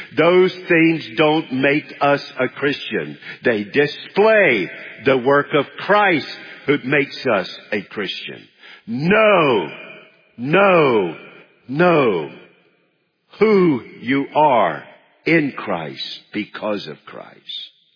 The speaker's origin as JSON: {"language": "English", "country": "United States", "said": "I'm a man, I'm an American, I'm a husband, I'm a father"}